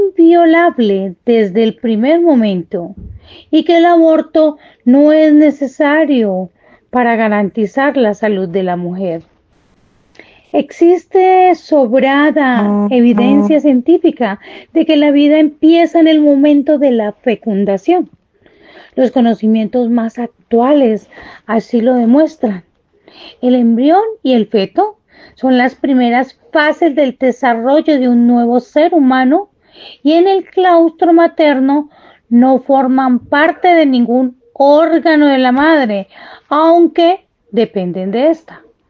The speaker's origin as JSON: {"language": "Spanish", "country": "Colombia", "said": "desde mi hermosísima Colombia tengo el placer de darle la bienvenida"}